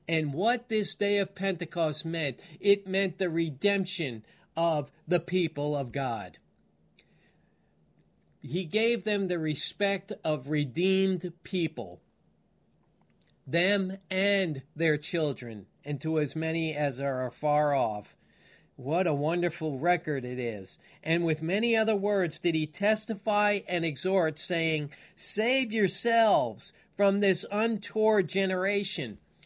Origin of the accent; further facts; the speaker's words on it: Franklin Square, New York, United States; I can testify I went to Polk Street Elementary School. I grew up in Franklin Square, New York.